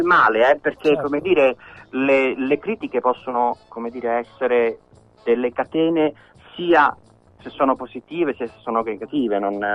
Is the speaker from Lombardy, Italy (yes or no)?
no; Rome, Lazio, Italy; Io sono romano, chi non è romano magari non può saperlo, ma il Pincio a Roma è un luogo molto importante, è il colle dove sorge Villa Borghese e al quale sono legato affettivamente, perché è un posto dove ho passato tutta la mia infanzia.